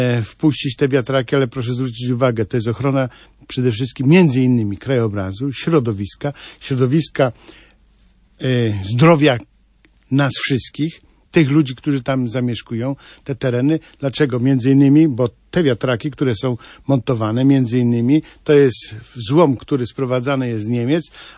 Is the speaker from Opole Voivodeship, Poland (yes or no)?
no; Tuchów, Lesser Poland, Poland; Ja pochodzę z Tarnowskiego, z Tuchowa.